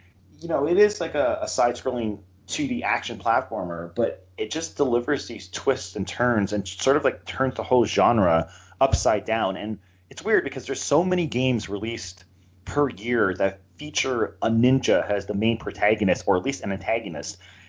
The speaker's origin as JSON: {"language": "English", "country": "Canada", "said": "I'm Canadian."}